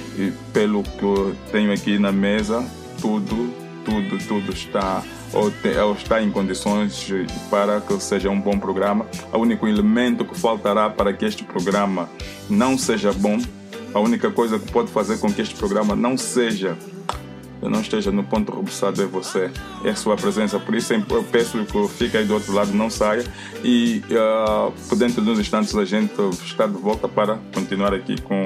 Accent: Angola; now in United Kingdom; como angolano que sou, por que não falar um pouco sobre isso?

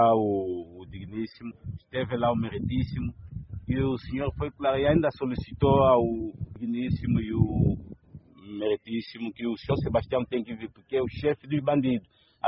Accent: Angola; sou angolano que aceita engolir o sapo.

